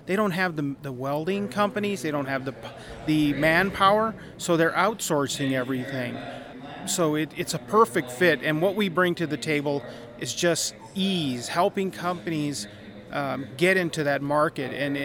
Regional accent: Chandler, Arizona, United States; No, I'm actually a U.S. citizen. I come from Chandler, Arizona.

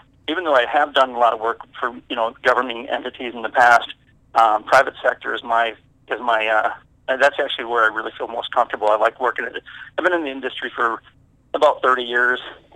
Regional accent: Wisconsin, United States; So I'm from Wisconsin originally, and we've got beautiful states as well, but a lot of trees, a lot of forested areas.

